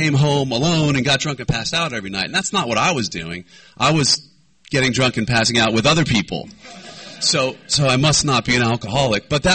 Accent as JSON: {"language": "English", "region": "New York", "country": "United States", "said": "I moved back home. I'm from New York as well."}